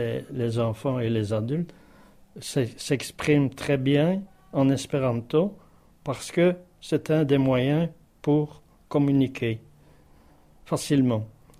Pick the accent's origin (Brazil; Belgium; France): Belgium; Charleroi, Wallonia; also born or lived in Africa; Et moi, quand je suis revenu d'Afrique, en 1976, je me suis intéressé à ce que mon père faisait. Et je me suis dit que c'était une très bonne solution pour ne pas m'isoler. Parce que j'étais rentré dans mon petit patelin à Charleroi, Belgique.